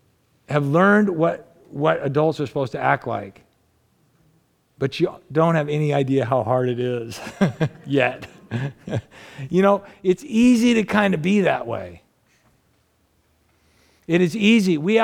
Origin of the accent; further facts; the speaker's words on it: United States; And I'm a foreigner, so they're talking to me, you know, because I'm American and I'm kind of standing out